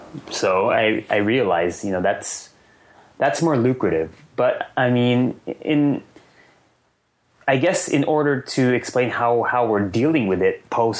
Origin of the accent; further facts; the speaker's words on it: San Francisco, California, United States; The other events usually happen in Osaka or San Francisco, and I'm from San Francisco.